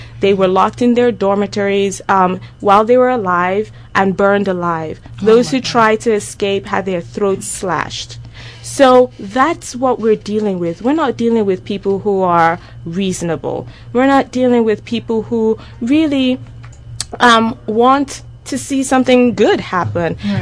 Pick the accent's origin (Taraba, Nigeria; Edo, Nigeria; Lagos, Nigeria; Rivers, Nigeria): Lagos, Nigeria; I was born and raised in Lagos, Nigeria, and so I come from a family of people who are highly educated.